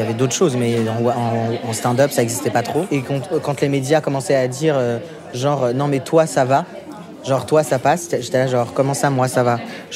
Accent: Paris, Île-de-France, France; born or raised there

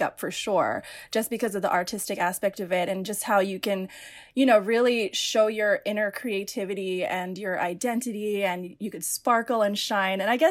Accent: Philippines; And when I'm Filipino. So Filipinos, they don't celebrate sweet 16s. They celebrate debuts, spelled like debut.

